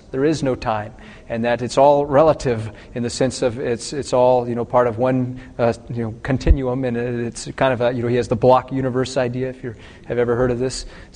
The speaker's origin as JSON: {"language": "English", "region": "Michigan", "country": "United States", "said": "since I come from Michigan, I had to shovel a foot of snow off my driveway to get to the airport."}